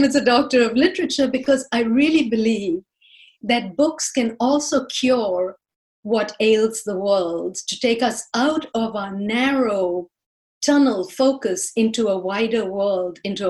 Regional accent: India; because I'm from India

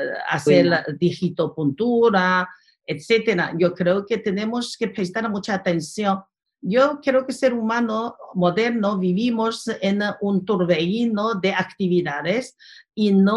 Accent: China; no es porque somos chinos que tenemos ese chauvinismo

